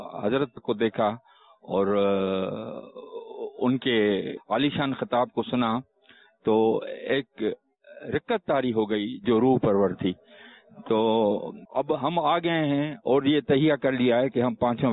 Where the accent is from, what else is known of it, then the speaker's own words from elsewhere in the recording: Shikarpur, Sindh, Pakistan; میں شکار پرسن سے آیا ہوں.